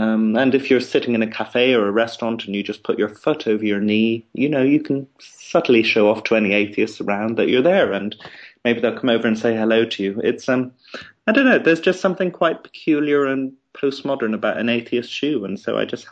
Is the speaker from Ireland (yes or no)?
yes; Dublin, Leinster, Ireland; born there; I was born in Ireland, in Dublin, and I studied psychology for many years. But then in my mid-20s, I sold out and went into the advertising industry. And I spent 5 or 6 years in London doing that.